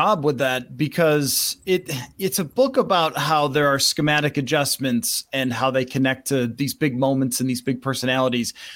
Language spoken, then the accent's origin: English; Buffalo, New York, United States; And I grew up in Buffalo. We had the Rock Pile, the War Memorial, I think it was called, like way back in the day.